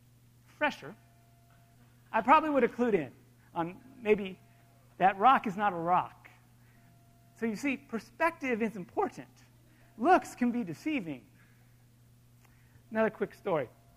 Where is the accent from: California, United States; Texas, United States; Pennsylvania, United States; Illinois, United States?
California, United States; Los Angeles; Now, to be fair, I grew up in Los Angeles.